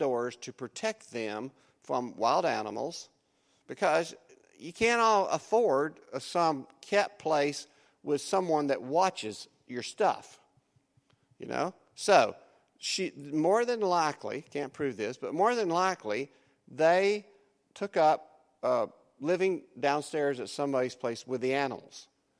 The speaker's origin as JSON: {"language": "English", "region": "the South", "country": "United States", "tie": "born or raised there", "said": "Now, I was raised in the South and was told that this was a barn."}